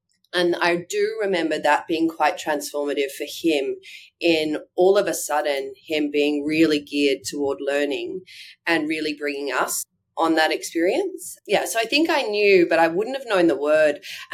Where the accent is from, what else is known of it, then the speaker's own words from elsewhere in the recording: Bundaberg, Queensland, Australia; So I grew up in Bundaberg.